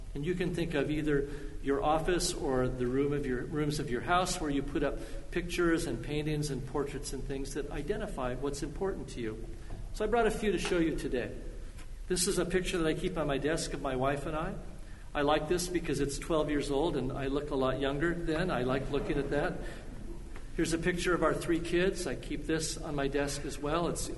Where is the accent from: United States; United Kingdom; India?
United States; Carpinteria, California; This is an old packing crate label with a picture of my hometown. As you look from Carpinteria out in through the ocean to the Channel Islands, this is where I grew up